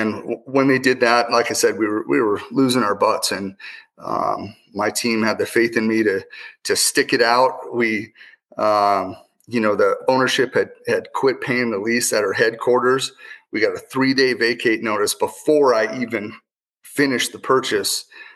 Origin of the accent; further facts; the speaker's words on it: Philipsburg, Montana, United States; So I was born and raised in Western Montana, small town Phillipsburg, Montana. I graduated with 14 kids.